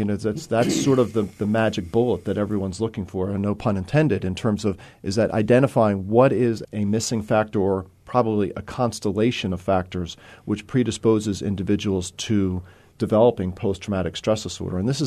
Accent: Philadelphia, Pennsylvania, United States; now in New York City, United States; even though I grew up in Philadelphia, that's a big jump

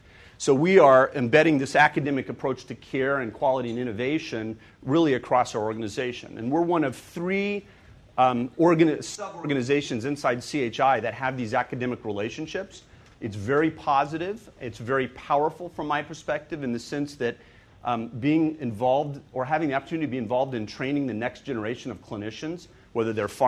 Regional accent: Denver, Colorado, United States; now in Omaha, United States; I grew up in Denver, so coming to Omaha feels very much like home

